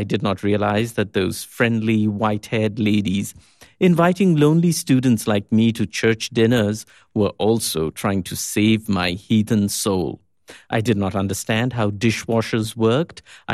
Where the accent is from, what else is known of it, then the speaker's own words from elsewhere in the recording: India; Growing up in India, we didn't question the brain drain of our best and brightest, and even our second and third bests, to America.